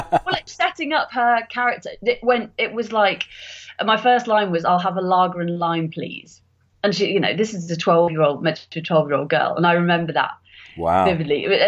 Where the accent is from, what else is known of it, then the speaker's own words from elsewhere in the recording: Birmingham, West Midlands, United Kingdom; I grew up in Birmingham, mm-hmm. and which is where the Archers is recorded.